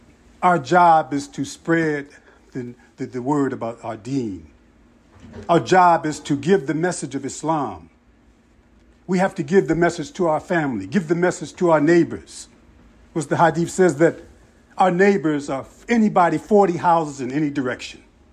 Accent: Chester, Pennsylvania, United States; also born or lived in West Philadelphia; You know, I grew up in Chester and spent my early youth in West Philadelphia

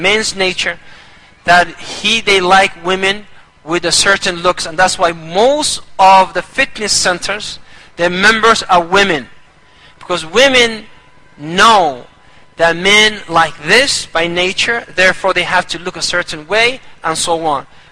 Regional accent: Somalia; we came from Somalia, our women, they found independency, a lot of them, not all of them, and what they did, they left their husbands

